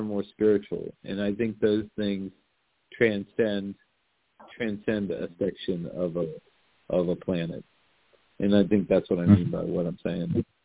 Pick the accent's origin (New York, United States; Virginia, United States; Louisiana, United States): Louisiana, United States; New Orleans; Honestly, like I grew up in and around New Orleans, and because of that, it's kind of like not a huge deal.